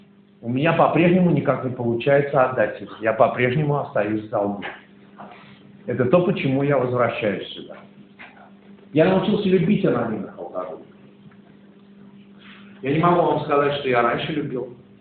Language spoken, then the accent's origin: Russian; Saint Petersburg, Russia; Сам я питерский, кстати. Как сказано Иосифу Александровичу, я родился и вырос в Балтийских болотах.